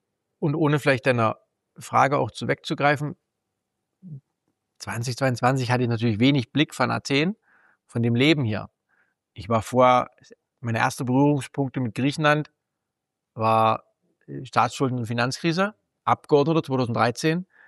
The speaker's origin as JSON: {"language": "German", "town": "Torgau", "region": "Saxony", "country": "Germany", "tie": "born or raised there", "said": "Es gibt natürlich mittlerweile 4 griechische Restaurants in meiner Heimatstadt Torgau"}